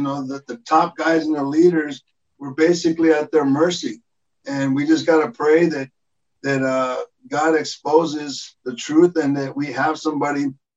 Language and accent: English; Compton, California, United States; And I have a lot of brothers that are black, and I grew up in South Central. I grew up in Compton